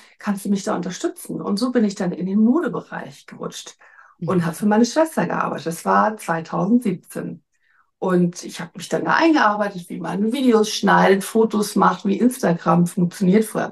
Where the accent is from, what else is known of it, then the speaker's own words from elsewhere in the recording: Hamburg, Germany; moved away as an adult; Eigentlich bin ich Hamburgerin, ich habe als Anwältin gearbeitet, dann habe ich meinen Mann kennengelernt, wir sind ins Ausland gegangen